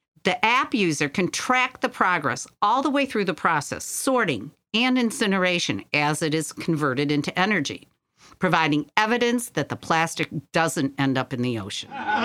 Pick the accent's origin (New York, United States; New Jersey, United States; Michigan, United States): Michigan, United States; In my home state of Michigan, mountain bikers may soon be sharing the trails with riders on electric bicycles.